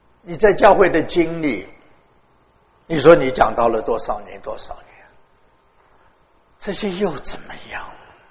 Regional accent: China; 特别是我们中国人，我们做传道人的、做牧师的，也会蛮喜欢收集不同的学位

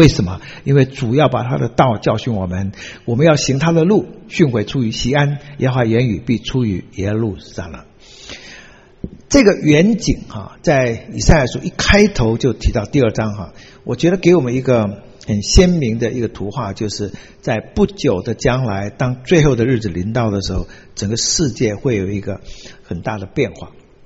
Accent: Taiwan; born there; 所以呢，台湾绰号叫鲲岛，我出生于台湾

